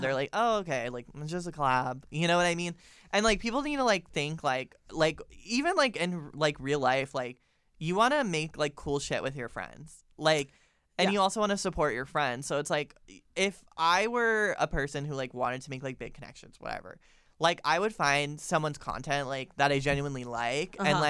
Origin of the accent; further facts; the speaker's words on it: Florida, United States; I'm literally from Florida, so.